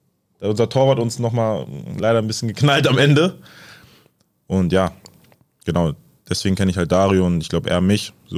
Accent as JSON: {"language": "German", "town": "Kiel", "region": "Schleswig-Holstein", "country": "Germany", "said": "weil ich bin aus Kiel."}